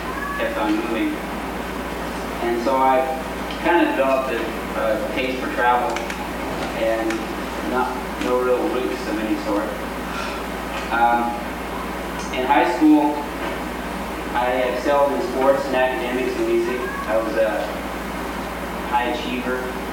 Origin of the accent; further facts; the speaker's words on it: Portage, Wisconsin, United States; born there; also born or lived in Arkansas / Montana; I was born in Portage, Wisconsin, February 28, 1960. And I was one of four kids. I was the youngest.